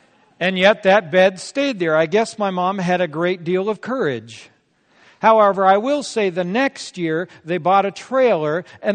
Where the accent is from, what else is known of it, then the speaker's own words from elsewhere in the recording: California, United States; Well, most of you know that I grew up in Yosemite National Park. My dad was a seasonal ranger naturalist, and as a child, I lived in Yosemite National Park for 14 summers.